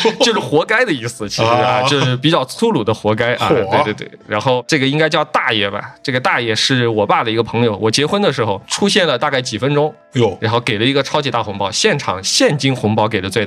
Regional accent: Sichuan, China; 但是我们四川那边，我们首先语言就不一样

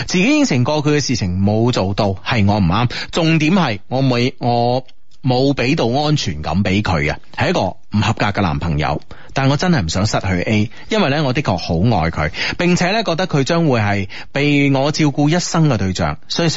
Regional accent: Guangdong, China; 其实佢特别是我哋广东人啊，我觉得啊特别呢心里面是想到好多嘢

